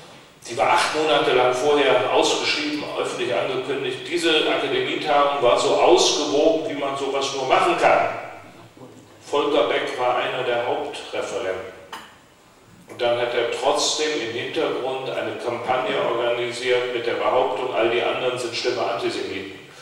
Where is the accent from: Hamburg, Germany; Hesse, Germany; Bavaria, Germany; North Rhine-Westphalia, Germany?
North Rhine-Westphalia, Germany; Cologne; born there; meiner Geburtsstadt Köln